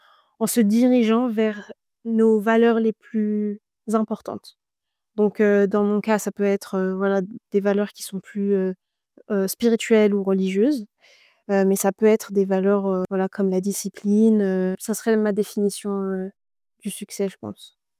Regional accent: Île-de-France, France; also born or lived in Morocco; now in Dublin, Ireland; j'ai 28 ans. J'ai grandi dans la région parisienne. Je suis née au Maroc. Actuellement, je vis à Dublin, en Irlande

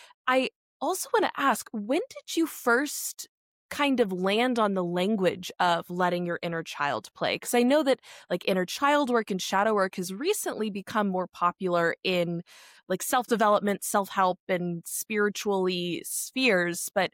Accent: Texas, United States; Well, and as a Texan, you know, you mentioned James Tallarico earlier, and I don't consider myself a Christian, but was certainly raised.

